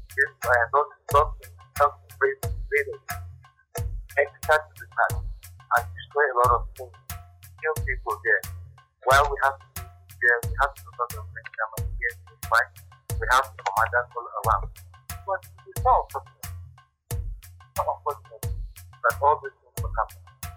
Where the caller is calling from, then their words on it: Kaduna State, Nigeria; I'm calling from Jama Local Government.